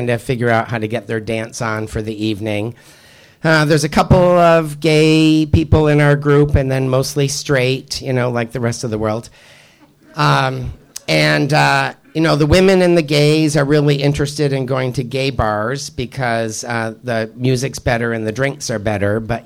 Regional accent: Ireland; because I am Irish and I'm pretty green when it comes to most things

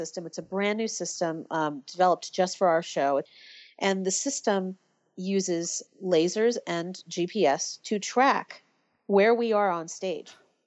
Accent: San Francisco, California, United States; Yes. I'm from San Francisco.

